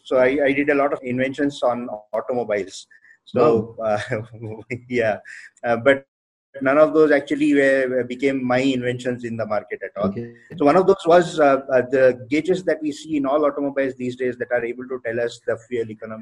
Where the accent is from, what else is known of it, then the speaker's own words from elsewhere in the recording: Odisha, India; first language Odia; English is a second language; So I know only three languages, Hindi, English and Odia. Odia is my mother tongue.